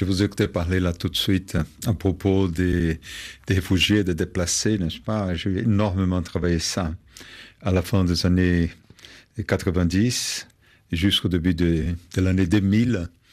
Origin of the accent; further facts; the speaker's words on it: Brazil; French is a second language; now in France; Je suis brésilien, je suis venu en France, au début un peu comme réfugié, et aujourd'hui, jusqu'à maintenant, je suis un immigrant.